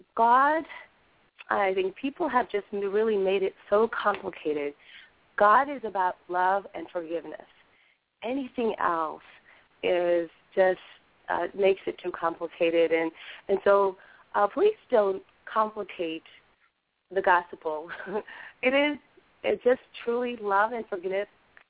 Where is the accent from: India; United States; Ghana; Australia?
India; born there; I'm from a Hindu background. I was born in India.